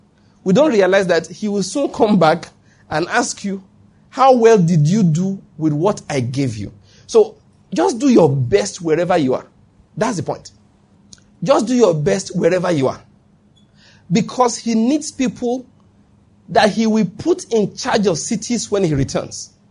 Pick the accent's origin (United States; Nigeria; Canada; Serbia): Nigeria; I'm a Nigerian citizen. I'm a Enugu resident.